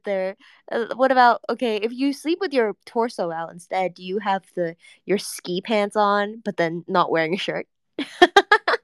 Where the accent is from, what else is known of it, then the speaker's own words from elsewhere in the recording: Canada; I'm Canadian, so my excuse is that we're built different.